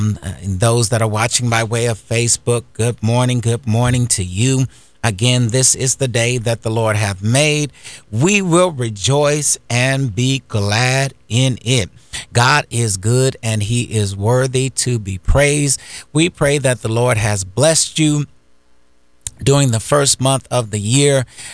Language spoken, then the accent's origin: English; Indiana, United States; now in Florida; I'm from Indiana, and sometimes I miss the snow.